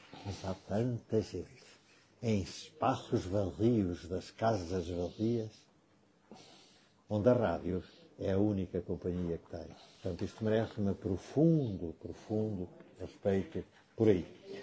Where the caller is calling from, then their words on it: Casal de Alva, Centro, Portugal; Diga na rádio que eu sou de Casal de Alva.